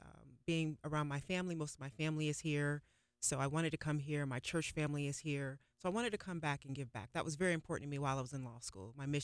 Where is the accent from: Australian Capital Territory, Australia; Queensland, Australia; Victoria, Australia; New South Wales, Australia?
Victoria, Australia; Melbourne; tell them about my upbringing, that I came from Melbourne, just like you are.